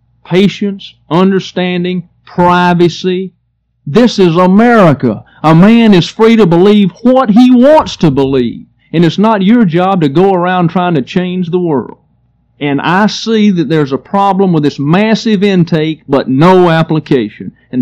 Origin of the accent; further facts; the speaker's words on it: Troy, Alabama, United States; And I was living in my hometown of Troy, Alabama.